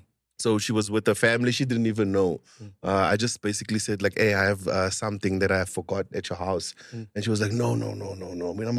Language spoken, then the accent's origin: English; Eastern Cape, South Africa; growing up in the Eastern Cape, I grew up like in Breitbach, so like it was like like very segregated, mm-hmm, as the Eastern Cape still is.